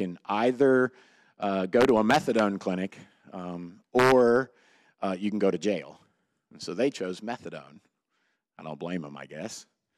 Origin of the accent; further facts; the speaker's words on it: Baltimore, Maryland, United States; I'm from Baltimore. I was raised in and around. I moved a lot.